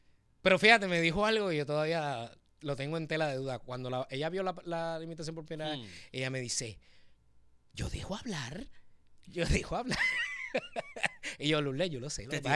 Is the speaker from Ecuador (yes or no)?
no; Ponce, Puerto Rico; Yo sí soy de Ponce, me crié, viví allá, tú sabes.